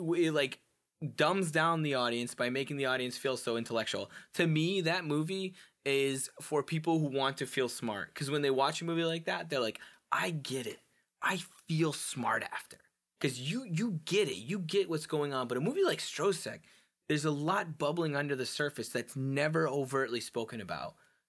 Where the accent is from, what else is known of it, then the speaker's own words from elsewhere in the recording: New Hampshire, United States; And then I'm from New Hampshire, and our only real landmark in New Hampshire was the Man in the Mountain.